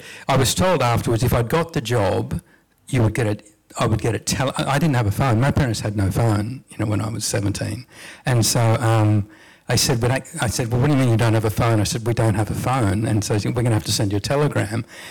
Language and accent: English; Gundagai, New South Wales, Australia; also born or lived in Casino / Coffs Harbour; And I grew up in very small country towns. I was born in Casino, grew up in Gundagai, went to high school in Coffs Harbour.